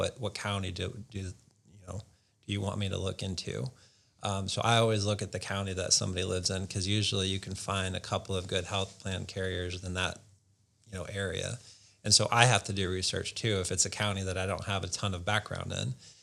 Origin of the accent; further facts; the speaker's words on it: Norfolk, Nebraska, United States; I had a good buddy of mine that I grew up with in Norfolk, Nebraska. We went to high school together.